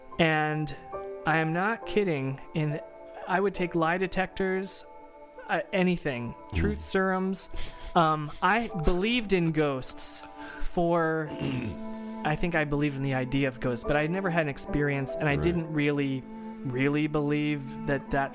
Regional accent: Ireland; I'm Irish and my mom looks like a leprechaun

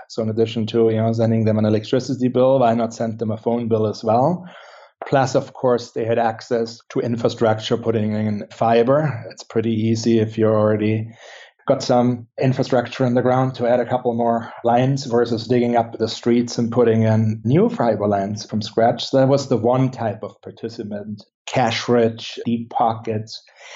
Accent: Germany; originally, I'm from Germany.

